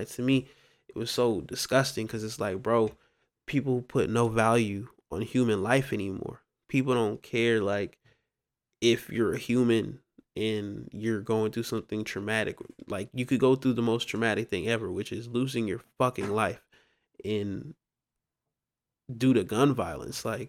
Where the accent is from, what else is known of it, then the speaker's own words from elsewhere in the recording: Louisiana, United States; because growing up in Louisiana is just it's full of crime, it's full of just poverty.